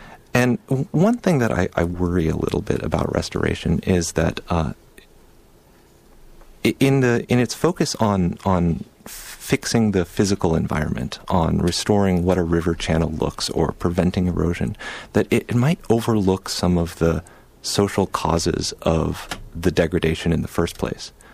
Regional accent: Berkeley, California, United States; I grew up in Berkeley, California, you know, environmentalist, all of this sort of thing.

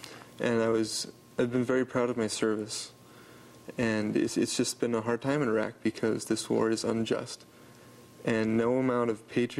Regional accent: Utah, United States; Utah's my home state, and I love it. It's also the reddest state in the nation.

